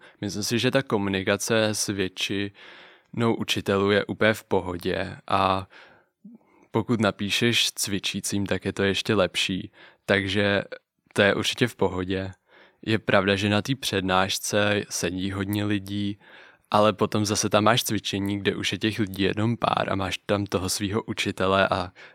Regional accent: Jindřichův Hradec, South Bohemian Region, Czechia; Nejsem z Prahy, jsem z Jindřichova Hradce.

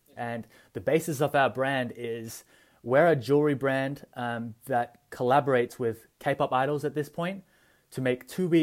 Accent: Australia; born there; is very different than how I was born in Australia.

